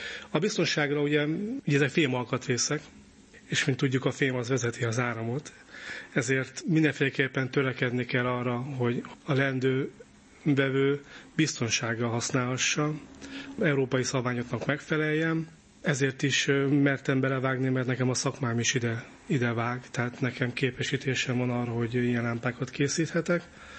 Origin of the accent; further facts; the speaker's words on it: Budapest, Hungary; Egy kertvárosias részen nőttem föl Budapestnek, ahol rengeteg elhagyatott autó volt, a sarkokon terautók, romok